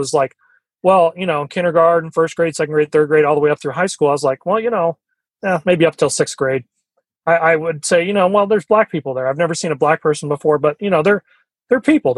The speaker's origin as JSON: {"language": "English", "region": "New York", "country": "United States", "said": "And I'm originally from New York. So it was kind of ironic the way that worked out."}